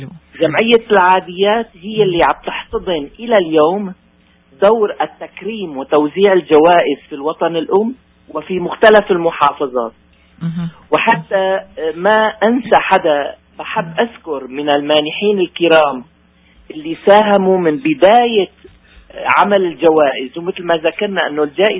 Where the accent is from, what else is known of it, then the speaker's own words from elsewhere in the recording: Aleppo, Aleppo Governorate, Syria; born there; ثم ضمينا تراث مدينة حلب حيث عاش ومات، وهي مثل ما بقولوا بلدي ومدينتي اللي ولدت فيها